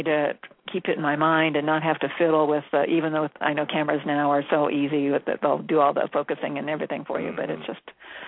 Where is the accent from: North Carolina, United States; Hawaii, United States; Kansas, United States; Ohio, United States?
Ohio, United States; Barberton; also born or lived in Akron; I was born in Akron. I grew up in Barberton, Ohio.